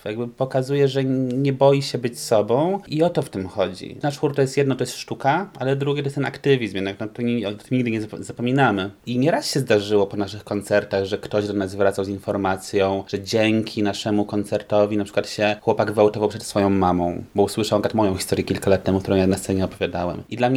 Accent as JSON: {"language": "Polish", "town": "Warsaw", "region": "Masovian Voivodeship", "country": "Poland", "said": "Że jednak my jesteśmy z Warszawy i tego nie ukrywamy."}